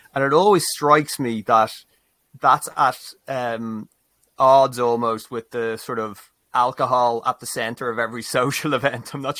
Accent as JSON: {"language": "English", "country": "Ireland", "said": "As an Irish person working in Ireland"}